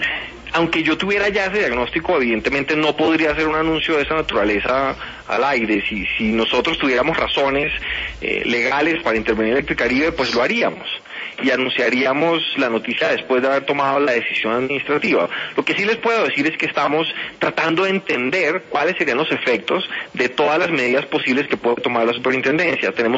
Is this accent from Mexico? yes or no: no; Barranquilla, Atlántico, Colombia; Yo entiendo el problema, lo siento muy de cerca, yo soy de Barranquilla.